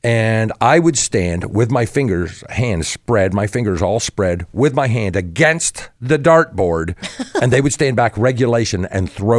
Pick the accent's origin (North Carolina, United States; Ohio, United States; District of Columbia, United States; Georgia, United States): Ohio, United States; I'm like, well, fucking A, because I'm from Ohio, right?